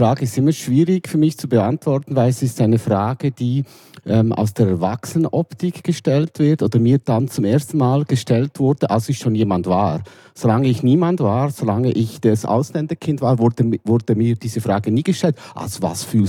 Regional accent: Switzerland; born there; Ich bin in der Schweiz geboren, 1965. Mein Vater ist 1957 als Saisonnier in die Schweiz gekommen

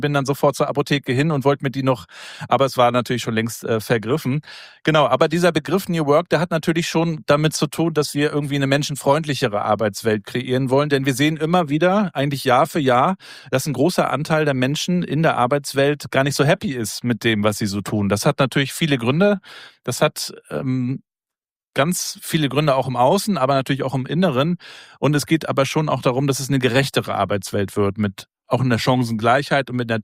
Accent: Rostock, Mecklenburg-Vorpommern, Germany; Ich komme aus Rostock oben

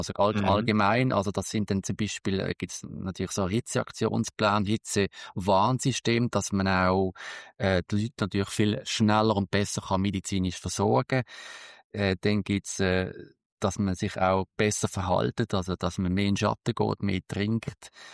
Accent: Switzerland; Ich bin auch ein Schweizer

